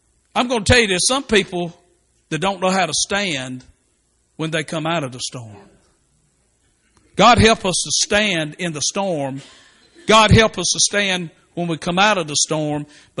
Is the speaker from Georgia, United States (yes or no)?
yes; Statesboro, Georgia, United States; when I was a boy growing up in Statesboro, well, a lot of years ago, decades ago